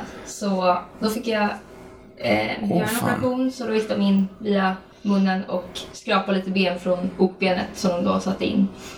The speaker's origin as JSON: {"language": "Swedish", "town": "Stockholm", "region": "Stockholm County", "country": "Sweden", "tie": "born or raised there", "said": "Jag är uppvuxen på Södermalm."}